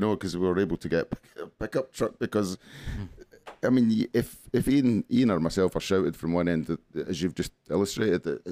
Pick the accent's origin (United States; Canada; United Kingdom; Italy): United Kingdom; Scotland; because I come from the Costa del Clyde, and I was used to a sort of better weather.